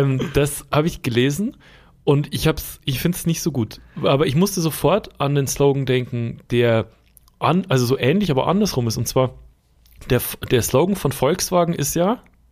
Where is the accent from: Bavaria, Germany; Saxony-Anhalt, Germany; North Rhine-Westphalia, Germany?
Bavaria, Germany; Schwandorf; Und meine Heimatstadt, in der ich aufgewachsen bin, Schwandorf, da gibt es nicht viel.